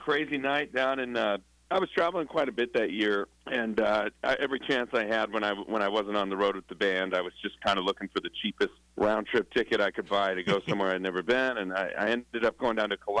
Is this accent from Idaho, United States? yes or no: yes; Donnelly, Idaho, United States; I grew up in Donnelly, Idaho, so up north of Boise, a couple hours.